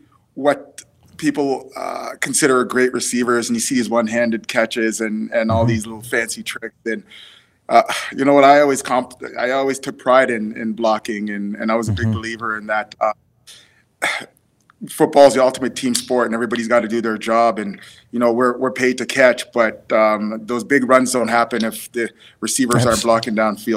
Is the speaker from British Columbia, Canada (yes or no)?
no; London, Ontario, Canada; I grew up in London, Ontario. We moved to London when I was pretty young.